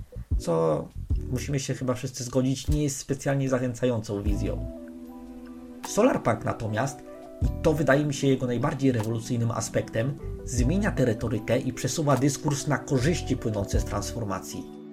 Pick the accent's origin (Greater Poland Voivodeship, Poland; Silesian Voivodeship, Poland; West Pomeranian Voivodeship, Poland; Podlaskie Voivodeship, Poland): Podlaskie Voivodeship, Poland; urodziłem się na Podlasiu. Całe życie mieszkałem i teraz też mieszkam na Podlasiu i jestem z Podlasia i mam związane z tym kulturowe przywileje